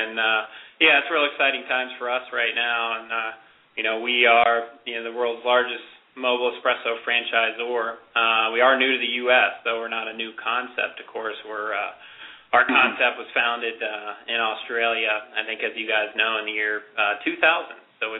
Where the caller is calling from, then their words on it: Bend, Oregon, United States; Yeah, we are calling from our U.S. headquarters. We're located here in Bend, Oregon.